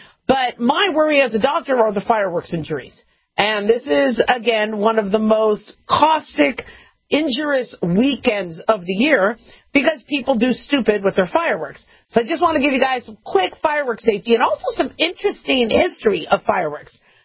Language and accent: English; Phoenix, Arizona, United States; I grew up in Phoenix, so I can handle 100, 110, 120 degree heat.